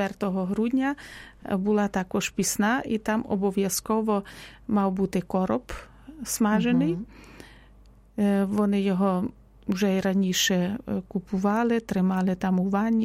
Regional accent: Zakarpattia Oblast, Ukraine; now in Kyiv, Ukraine; Наприклад, я родом із Закарпаття, і там також не є не кількість важлива.

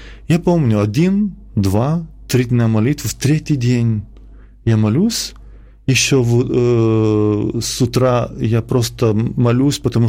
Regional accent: Klaipėda, Klaipėda County, Lithuania; они меня крестили, когда мне был годик, но в другом городе, не в моем родном городе, в Клайпеде.

